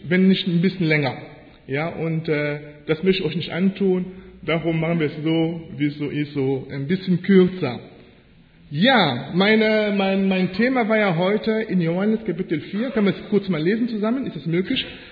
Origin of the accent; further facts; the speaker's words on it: Kelmis, Wallonia, Belgium; first language French; German is a second language; also born or lived in DR Congo; now in Germany; ich bin eigentlich in Kongo geboren, demokratischem Kongo, aber ich lebe in Deutschland schon seit 1989. Ja, und meinen Schulablauf habe ich in Belgien gemacht, in Geminisch, Kelmis da hinten auf Französisch. Das heißt, meine erste Sprache ist eigentlich Französisch, Deutsch spreche ich so nebenbei.